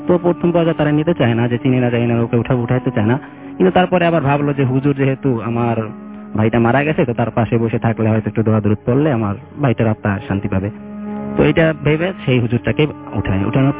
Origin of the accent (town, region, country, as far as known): Kotalipara, Dhaka Division, Bangladesh; born or raised there; now in Dhaka, Bangladesh